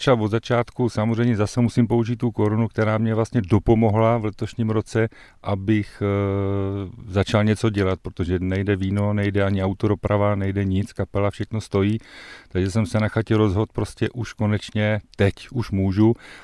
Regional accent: Bohemian Paradise, Czechia; na to, že jsem teda pocházím z Českého ráje, těžký pivař

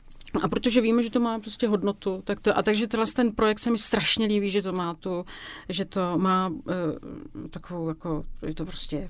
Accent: Poděbrady, Central Bohemian Region, Czechia; now in Prague, Czech Republic; My jsme rodáci z Poděbrad

